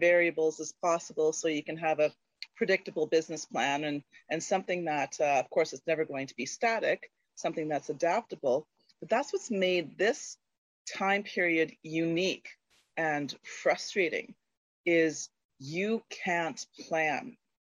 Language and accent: English; Canada; I'm Canadian.